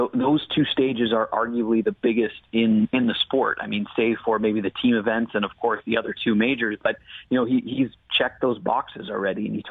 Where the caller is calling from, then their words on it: Ottawa, Ontario, Canada; I'm just here at home in Ottawa this weekend